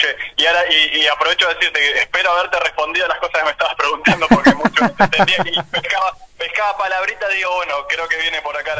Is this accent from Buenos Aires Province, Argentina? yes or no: yes; La Plata, Buenos Aires Province, Argentina; yo soy ahora, vivo en La Plata, bueno, nací en La Plata y soy de La Plata